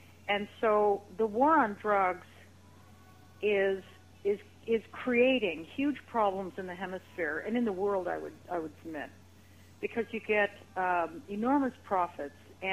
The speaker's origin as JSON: {"language": "English", "country": "United States", "lives_now": "Canada", "said": "I'm originally an American, but I've lived in Canada for more than 30 years, and I know a lot about Mexico."}